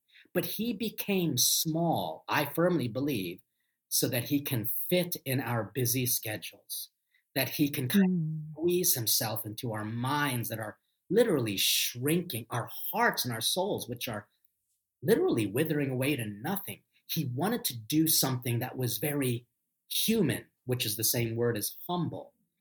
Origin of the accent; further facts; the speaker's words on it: Philippines; So I'm Filipino, but we're like the Mexicans of Asia.